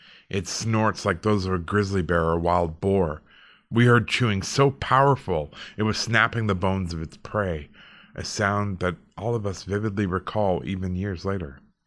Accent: Alberta, Canada; I grew up in Alberta, and we were pretty close to a lot of rural people

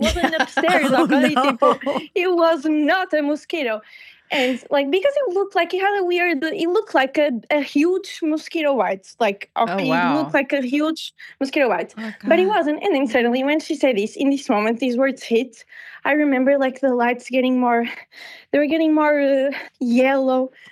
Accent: Portugal; first language Portuguese; English is a second language; But I don't speak Italian because I'm from Portugal. I speak Portuguese.

